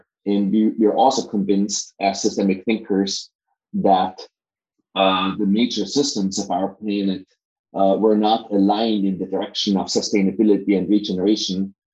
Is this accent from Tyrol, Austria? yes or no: yes; Innsbruck, Tyrol, Austria; English is a second language; moved away as an adult; now in United States; So my background is that I'm from Innsbruck, Austria, and I have a PhD in computer science from the Technical University in Vienna, and decided to immigrate to Silicon Valley in 1986